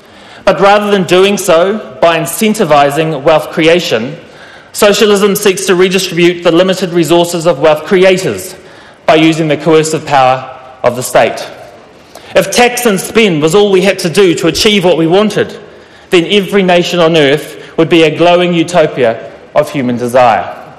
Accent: New Zealand; I am a New Zealander of Māori descent, and proudly so

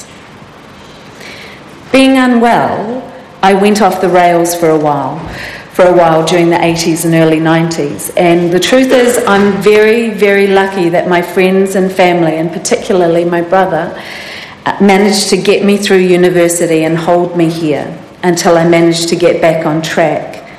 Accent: Invercargill, Southland, New Zealand; I grew up in Invercargill.

